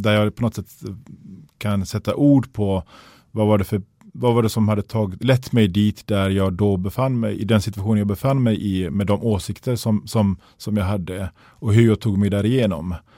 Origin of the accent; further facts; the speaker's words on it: Gothenburg, Västra Götaland County, Sweden; Swedish is a second language; Jag växte upp i Biskopsgården i Göteborg.